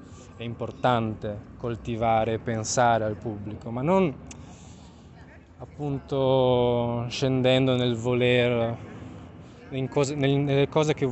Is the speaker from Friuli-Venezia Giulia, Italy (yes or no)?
yes; Trieste, Friuli-Venezia Giulia, Italy; A me è sempre piaciuto pensare che in realtà da Triestino arrivare alla fine del molo significa anche chiedersi